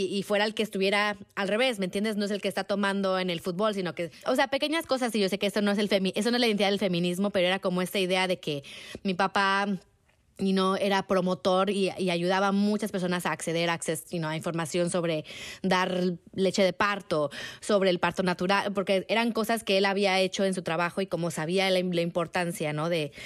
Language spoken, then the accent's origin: Spanish; Mexico; cuando yo crecí con feminismo en México, éramos outliers, éramos afuera